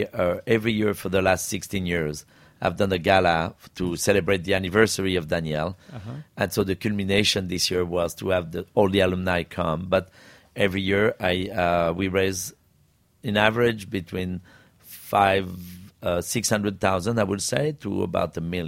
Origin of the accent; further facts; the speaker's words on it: Lyon, Auvergne-Rhône-Alpes, France; English is a second language; I'm from Lyon